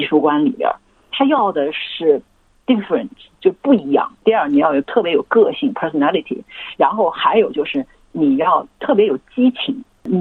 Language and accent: Chinese; China; moved away; 中国的那个美院，像我们那些从小在美院长大的孩子